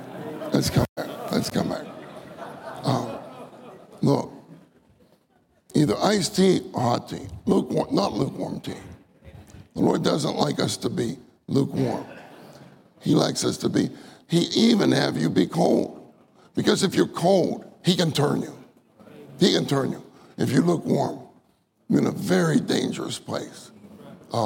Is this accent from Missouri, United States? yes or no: no; Pennsylvania, United States; I am not a Texan. I grew up in Pennsylvania.